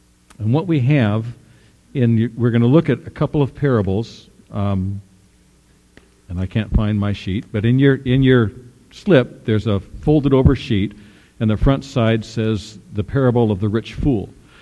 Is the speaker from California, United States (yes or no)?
yes; Pleasant Hill, California, United States; my mom and dad we grew up in Pleasant Hill, and at one point they had to sell their house.